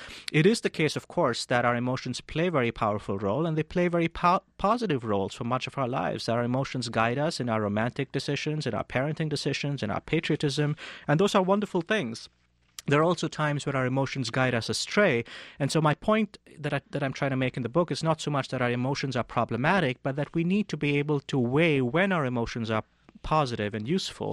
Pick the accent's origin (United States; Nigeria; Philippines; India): India; So, for example, I grew up in India